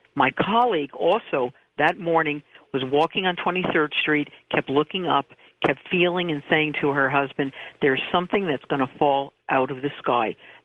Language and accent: English; New York, United States; I want to preface before I talk about my experiences of 9/11 growing up in New York